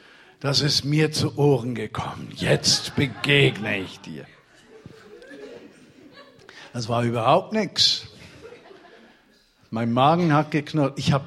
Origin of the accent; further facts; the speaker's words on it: Zurich, Switzerland; in Zürich, wo ich aufgewachsen bin